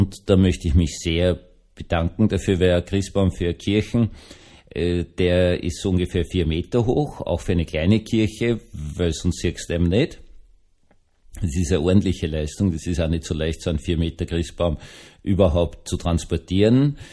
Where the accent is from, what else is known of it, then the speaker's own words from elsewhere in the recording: Austria; Also ich bin Österreicher